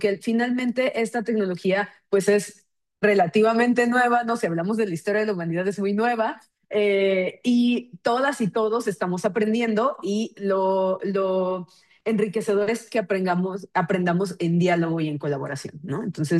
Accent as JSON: {"language": "Spanish", "region": "Tabasco", "country": "Mexico", "lives_now": "Guadalajara, Mexico", "said": "Yo vivo en Guadalajara, pero soy de Tabasco"}